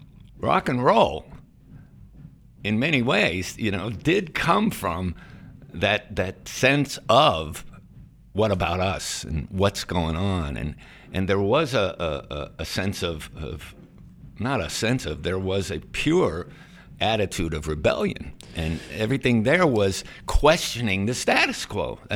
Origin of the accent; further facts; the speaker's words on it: Youngstown, Ohio, United States; And you know, that you mentioned, I'm from Youngstown, actually.